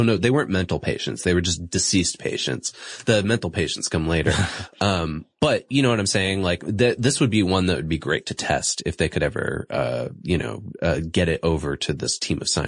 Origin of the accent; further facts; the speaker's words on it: Massachusetts, United States; he was from my home state, Massachusetts